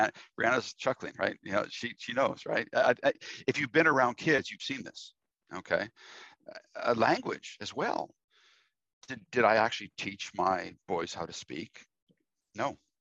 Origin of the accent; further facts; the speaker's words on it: Canada; okay, I'm a Canadian, so hockey, right?